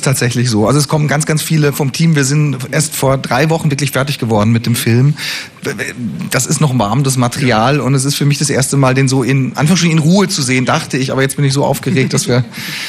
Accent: Baden-Württemberg, Germany; accent: half Swabian, half Baden dialect; er spielt in meiner Heimat, er spielt im Ländle, also im Kraichgau, das ist Baden-Württemberg, da wo ich herkomme. Und es wird gesprochen, so wie ich aufgewachsen bin, mit Schwätzdialekt. Halb schwäbisch, halb badisch.

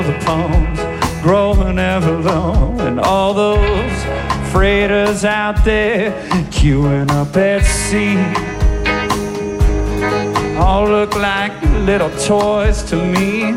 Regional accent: California, United States; I'm from California.

